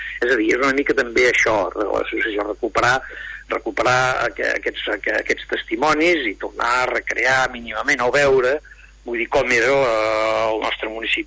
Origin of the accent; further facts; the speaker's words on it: La Bisbal d'Empordà, Catalonia, Spain; jo soc de la Bisbal i jo sé que quan estava a la Bisbal a vegades em passava això